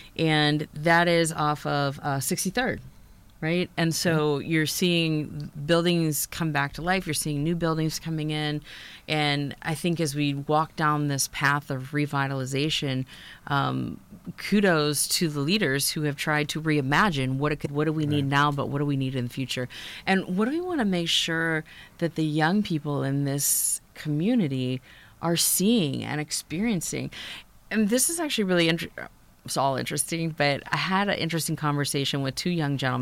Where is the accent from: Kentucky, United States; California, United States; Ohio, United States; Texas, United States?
Kentucky, United States; Louisville; born or raised there